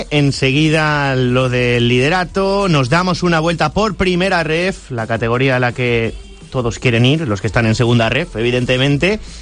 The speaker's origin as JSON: {"language": "Spanish", "town": "Ibi", "region": "Valencian Community", "country": "Spain", "said": "Sabes que soy de IBI"}